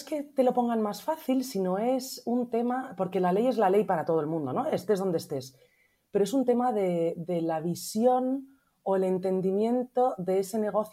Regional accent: Spain; Somos cuatro socios españoles, tres de ellos somos mujeres

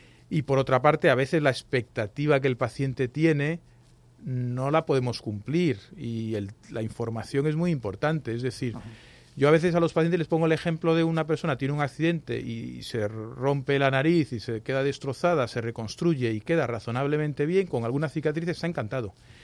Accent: Galicia, Spain; Como soy gallego, tengo que decir depende, ¿no?

